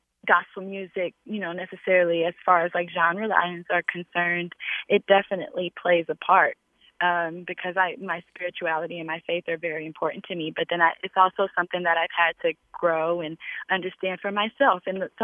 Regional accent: Greensboro, North Carolina, United States; now in Wilkes, United States; I'm originally from Greensboro, but I've spent a lot of time, I live in Wilkes now

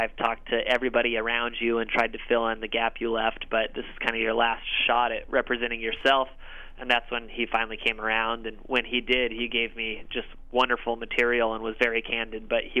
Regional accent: Nebraska, United States; tell a story that would resonate far outside of the borders of my home state

